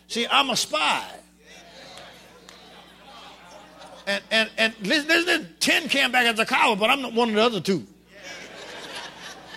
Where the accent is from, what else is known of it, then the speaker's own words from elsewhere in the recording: Darrow, Louisiana, United States; I said, I come from Darrow. He said, what is that? I said, way back by the Mississippi River.